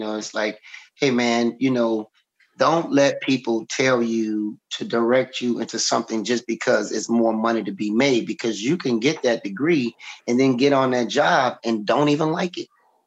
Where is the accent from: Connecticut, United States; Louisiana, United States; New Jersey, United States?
Louisiana, United States; New Orleans; growing up in New Orleans, we all speak different.